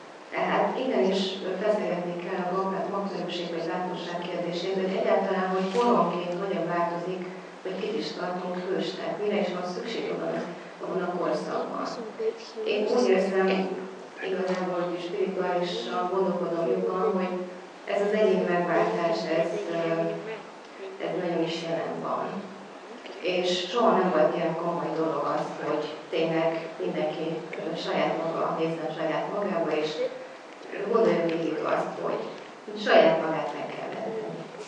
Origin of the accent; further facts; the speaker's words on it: Great Hungarian Plain, Hungary; én is az Alföldről jöttem.